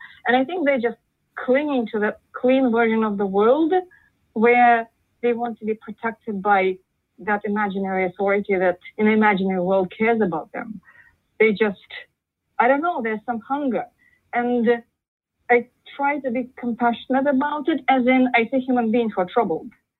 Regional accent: Moscow, Russia; I was born in Moscow, and my childhood was actually pretty happy.

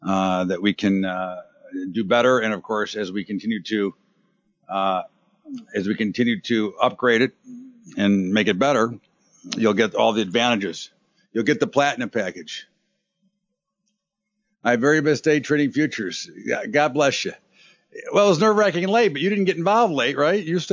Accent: Las Vegas, Nevada, United States; moved away as an adult; also born or lived in California; I grew up in Las Vegas in 1993 until I went to college in California and never went back. When I left in 93, the population

